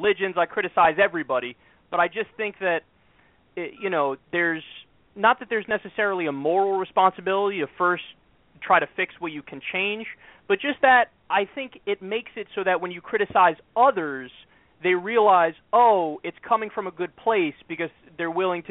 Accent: United States; I think we, or myself as an American, I should criticize what Americans do wrong first

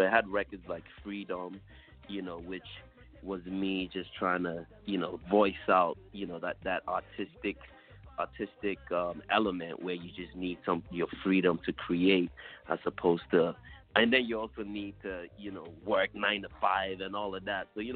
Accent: Ghana; growing up in Ghana.

